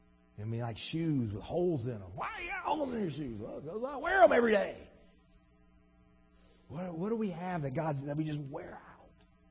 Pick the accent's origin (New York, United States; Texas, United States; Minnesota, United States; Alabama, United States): Alabama, United States; I love those stories about growing up in Alabama, you know, in Pawpaw's farm in Alabama.